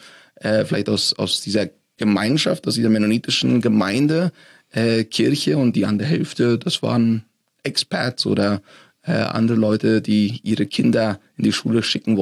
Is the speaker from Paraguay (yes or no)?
yes; Asunción, Paraguay; now in Germany; ich bin in der Hauptstadt Paraguays aufgewachsen, Asunción. Das ist eine Stadt mit etwa 1.200.000 Einwohnern, alles Spanisch sprechend. Wir wohnten dort normal in Latein, also Spanisch sprechende Nachbarschaften